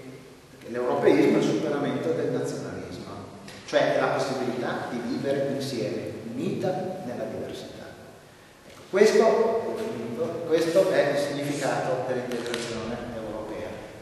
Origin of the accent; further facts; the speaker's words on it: Turin, Piedmont, Italy; born there; sono nato nel 50, la guerra, io particolarmente sono nato a Torino, mi ricordo le distruzioni, i bombardamenti a Torino